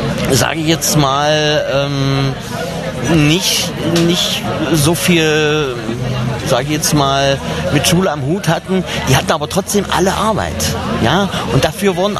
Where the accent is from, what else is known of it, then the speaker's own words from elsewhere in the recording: Bernburg, Saxony-Anhalt, Germany; also ich stamme ja, wie gesagt, aus Sachsen-Anhalt, aus Bernburg